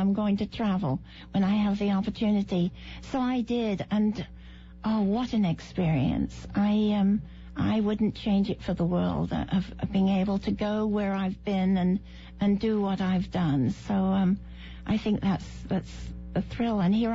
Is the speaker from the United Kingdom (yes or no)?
yes; England, United Kingdom; I was born and raised in England, okay, and educated in England.